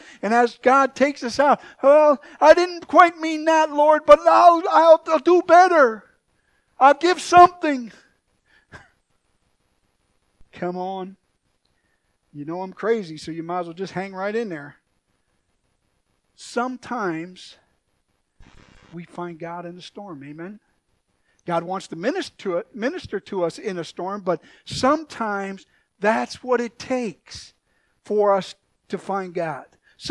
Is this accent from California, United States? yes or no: no; Milwaukee, Wisconsin, United States; You know, I born and raised in Milwaukee. I did some charter fishing in Lake Michigan.